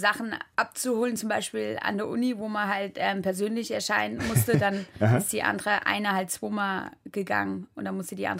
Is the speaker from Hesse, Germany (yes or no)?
yes; Hesse, Germany; In der Rhön, in der schönen Rhön.